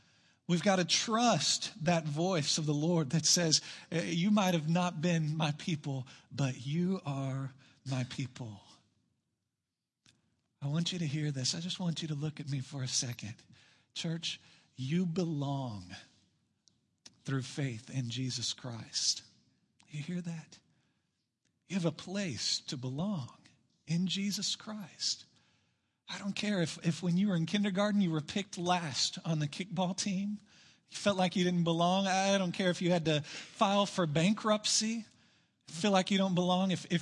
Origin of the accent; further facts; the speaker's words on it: Austin, Texas, United States; also born or lived in Burnet; freshman year in high school, I moved from North Austin, Westwood High School, to Burnett, Texas.